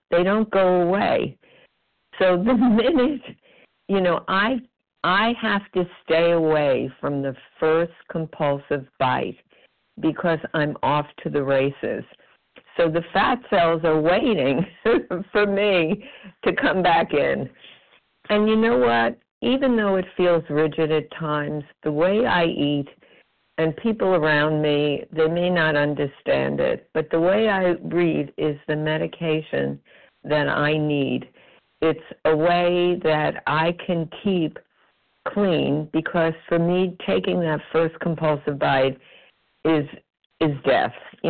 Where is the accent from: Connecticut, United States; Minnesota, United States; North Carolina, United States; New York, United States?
New York, United States; New York City; I'm from New York City